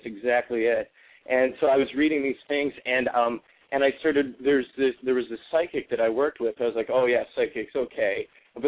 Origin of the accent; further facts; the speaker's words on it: Midwest, United States; now in Los Angeles, United States; Well, 2 years ago, I'm from the Midwest. I moved out to Los Angeles, and I'll tell you what, we are raised to be secularized.